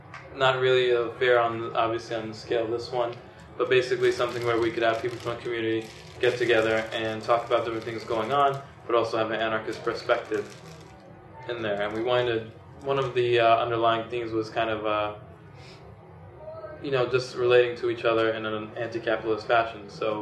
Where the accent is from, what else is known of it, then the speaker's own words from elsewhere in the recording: Bronx, New York, United States; I'm from the Bronx. I work out between. From the Bronx, born and raised.